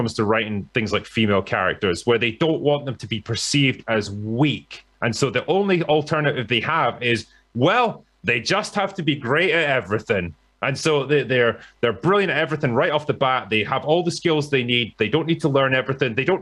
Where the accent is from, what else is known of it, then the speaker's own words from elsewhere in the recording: United Kingdom; as a Brit